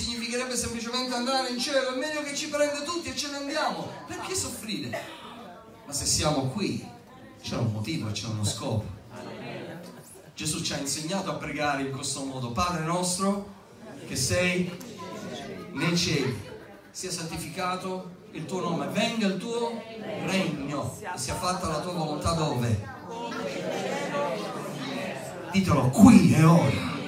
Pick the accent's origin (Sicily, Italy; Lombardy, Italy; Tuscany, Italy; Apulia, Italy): Sicily, Italy; Catania; also born or lived in Palermo; Io ho vissuto a Palermo per... sono di Catania, ho vissuto a Palermo per circa 8 anni